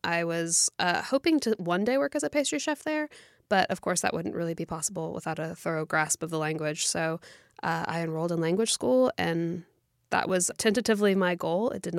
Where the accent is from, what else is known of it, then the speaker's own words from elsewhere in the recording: United States; For me, a lot of it has to do with taking a holistic approach to our experience of growing up in America